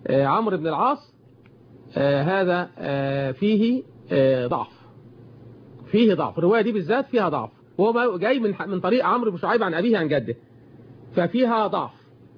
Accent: Egypt; في مصر هنا في بلدنا مصر

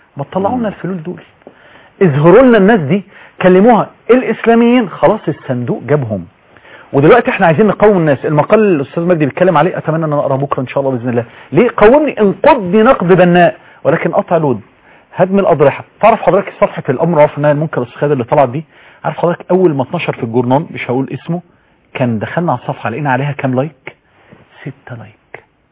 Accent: Egypt; انا بتمنى كقارئ من مصر

